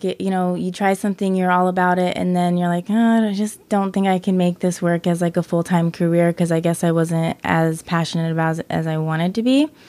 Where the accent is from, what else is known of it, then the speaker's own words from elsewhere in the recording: Phoenix, Arizona, United States; also born or lived in Mesa / Flagstaff; Well, I was born in Mesa and then I believe moved to Phoenix when I was two. And then from there, grew up in Phoenix and then bounced to Flagstaff